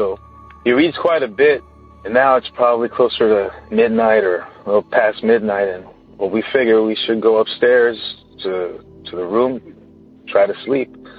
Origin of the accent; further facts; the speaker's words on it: Sacramento, California, United States; I'm from Sacramento, California.